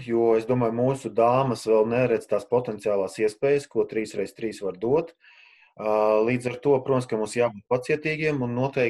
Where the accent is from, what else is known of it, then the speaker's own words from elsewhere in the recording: Rēzekne, Latgale, Latvia; Un, tā kā es pats nāku no Rēznes, ka es būšu tur un atklāšu to pasākumu.